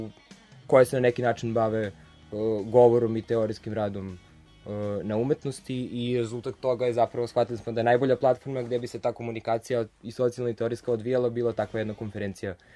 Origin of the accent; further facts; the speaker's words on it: Belgrade, Serbia; sa istog fakulteta smo, iz Beograda smo se, i iz Beograda smo, slično smo godište